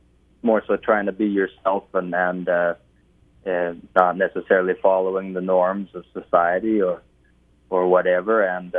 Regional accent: Park Valley, Saskatchewan, Canada; of course. I grew up in the Big River area and in a place called Park Valley on a ranch out there.

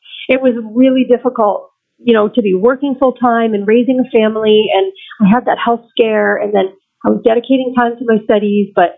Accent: St. Thomas, Ontario, Canada; But I was born and raised here in St. Thomas, so I sort of always kept my eye on the hospital here for opportunities and communications.

